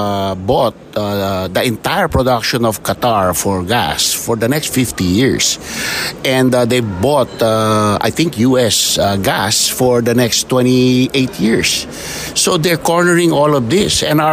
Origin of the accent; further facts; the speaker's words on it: Philippines; So these are delicacies that I really enjoy as a Filipino.